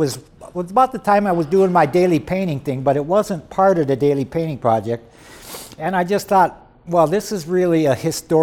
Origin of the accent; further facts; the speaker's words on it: Minneapolis, Minnesota, United States; And, you know, growing up in South Minneapolis, we didn't see a lot of those things.